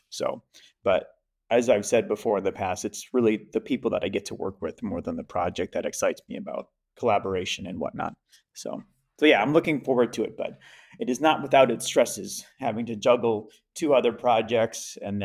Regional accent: United States; moved away as an adult; now in Germany; So we live in Germany. We're obviously from the States, but we love it here a lot.

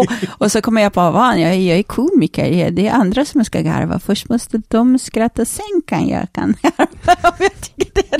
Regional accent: Rinkeby, Stockholm County, Sweden; Jag var liksom tjejen från Rinkeby, jag fattade inte att du är på det krimla krim liksom här nu.

